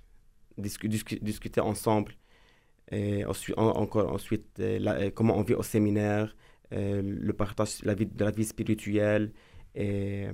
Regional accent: Lebanon; je suis en tant que Libanais en premier lieu, en tant que chrétien et puis en tant que séminariste qui discerne sa vocation

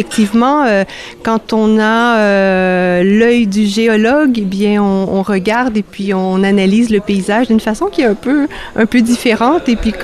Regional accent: Montreal, Quebec, Canada; Oui, je suis québécoise, je suis de Montréal.

